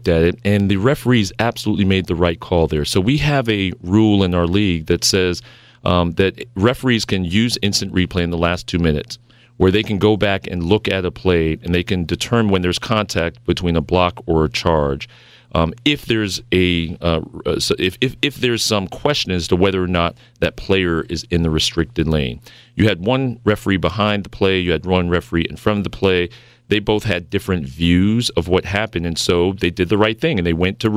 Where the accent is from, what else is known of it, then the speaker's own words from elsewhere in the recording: Brooklyn, New York, United States; I grew up in East Flatbush, New York Avenue. My mom and dad still live in the same house I grew up in.